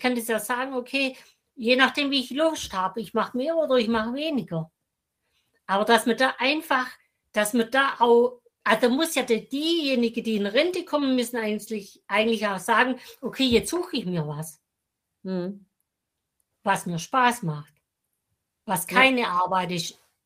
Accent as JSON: {"language": "German", "country": "Germany", "said": "das ist bei uns in Deutschland ist ja auch ein bisschen besser geworden."}